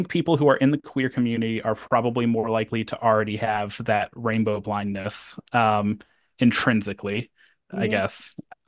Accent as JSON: {"language": "English", "country": "Puerto Rico", "said": "They might could be more specific and say, like, myself, I'm from Puerto Rico."}